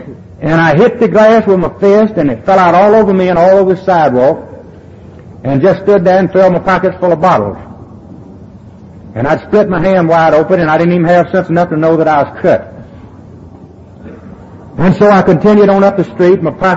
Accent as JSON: {"language": "English", "town": "Atlanta", "region": "Georgia", "country": "United States", "said": "And the police picked me up, found out I was from Atlanta, and they wanted me in Atlanta."}